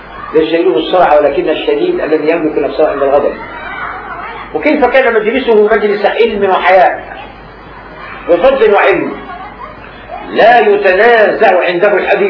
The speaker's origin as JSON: {"language": "Arabic", "town": "Alexandria", "region": "Alexandria Governorate", "country": "Egypt", "said": "كان عندنا في اسكندرية بس ثلاثة وقت واحد معيدين في الجامعة، كل اسكندرية"}